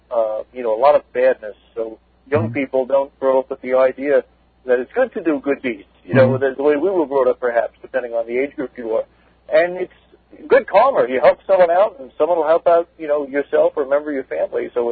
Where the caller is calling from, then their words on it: Stony Brook, New York, United States; I'm from Stony Brook.